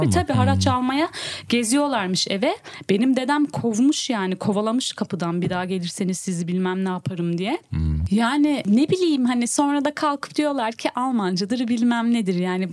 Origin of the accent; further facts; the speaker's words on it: Urfa, Şanlıurfa, Turkey; Urfalıyız